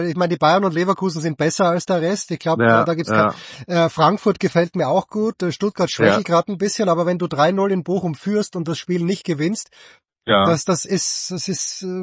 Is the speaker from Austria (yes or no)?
yes; Austria; Als Österreicher